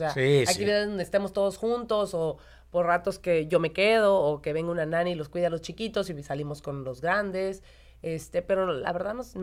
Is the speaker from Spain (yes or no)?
no; Monterrey, Nuevo León, Mexico; De donde soy yo, fíjate.